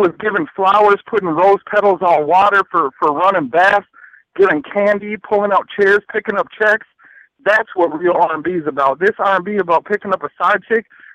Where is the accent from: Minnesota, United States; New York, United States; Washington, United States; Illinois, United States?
Minnesota, United States; Minneapolis; now in St. Paul, United States; Because like I'm from South Minneapolis, but I reside in St. Paul.